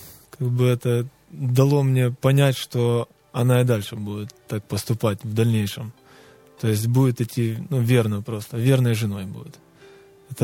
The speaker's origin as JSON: {"language": "Russian", "town": "Poltava", "region": "Poltava Oblast", "country": "Ukraine", "said": "Я сам из Полтавы, полтавчанин, поэтому..."}